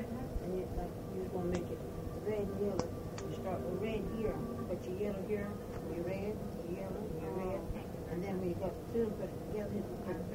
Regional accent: Florida, United States; No, ma'am. I was born over in Dixie County and raised in Swan County. And we left Swan County in 24.

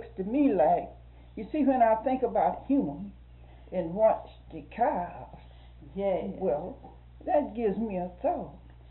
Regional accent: Georgia, United States; now in Florida, United States; I come from Georgia.

